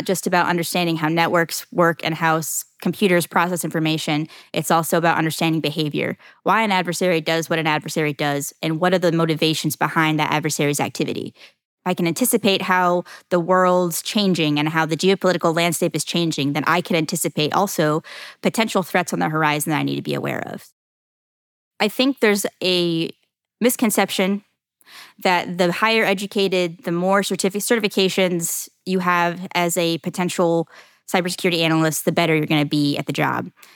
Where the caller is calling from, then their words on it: Jacksonville, Florida, United States; Jacksonville, Florida.